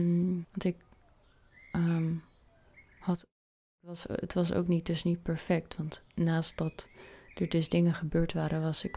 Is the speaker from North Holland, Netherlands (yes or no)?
yes; Amsterdam, North Holland, Netherlands; ik kom dus uit Amsterdam. En uit wel een familie, gezin die heel hoog opgeleid is.